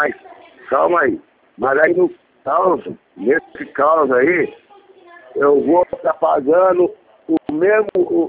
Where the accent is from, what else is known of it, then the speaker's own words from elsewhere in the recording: Ribeirão Preto, São Paulo, Brazil; now in Sertãozinho, Brazil; Ah, eu sou de Ribeirão mesmo, só que agora eu moro em Sertãozinho.